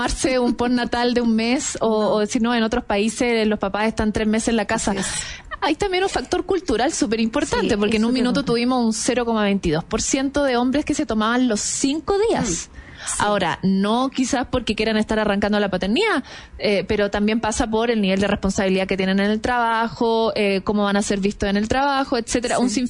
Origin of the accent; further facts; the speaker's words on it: Chile; como chilenos tenemos que hacernos cargo